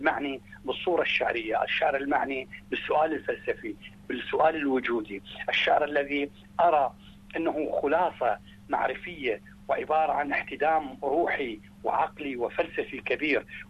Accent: Basra, Basra Governorate, Iraq; البصرة مدينتي الحبيبة التي بها انتصبت قامتي، التي بها تلمست حرفي الأول، بصرة هي مرتع طفولتي

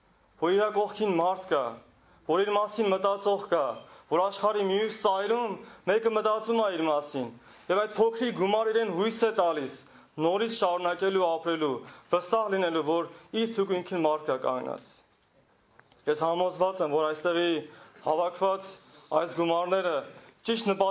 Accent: Armenia; Ամիսներ առաջ ես Հայաստանում էի, եւ այն տարիները, որ ես մեծացել եմ Հայաստանի մեջ

